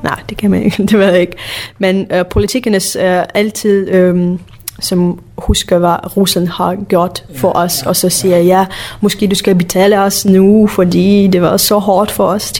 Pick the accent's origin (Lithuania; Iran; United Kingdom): Lithuania; Danish is a second language; now in Denmark; vores landsby var meget sådan, russisk kultur orienteret.